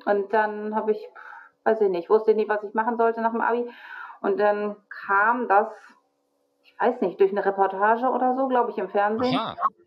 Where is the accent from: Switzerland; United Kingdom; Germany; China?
Germany; Hamburg; Ich komme aus Hamburg und ich bin Kinderkrankenschwester.